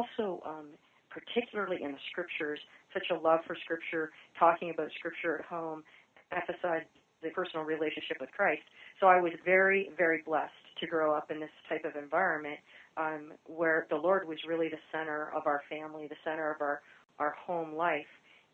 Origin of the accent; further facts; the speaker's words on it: Oshawa, Ontario, Canada; now in United States; I'm originally from Oshawa, Ontario, Canada, and I'm the first international member of our community.